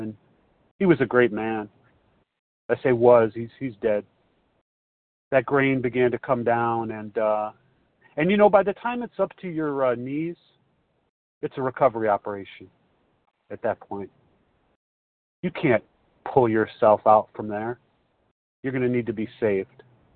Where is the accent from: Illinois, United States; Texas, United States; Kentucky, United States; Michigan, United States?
Illinois, United States; Chicago; recovered compulsive reader, and I'm from Chicago.